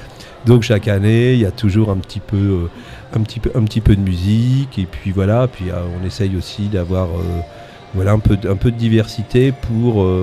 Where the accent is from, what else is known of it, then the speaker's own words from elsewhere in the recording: Pays de la Loire, France; parce que évidemment nous sommes des Ligériens